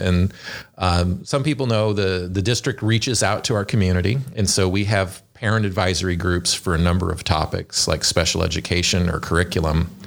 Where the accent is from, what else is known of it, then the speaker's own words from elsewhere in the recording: Allen, Nebraska, United States; When I was growing up in Allen, Nebraska, which is a little town of about 400 in the northeast corner of the state